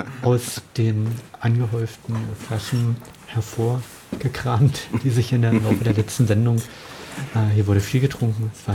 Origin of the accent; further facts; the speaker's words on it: Brandenburg an der Havel, Brandenburg, Germany; relativ großen Städten wie Cottbus oder auch Brandenburg, wo ich herkomme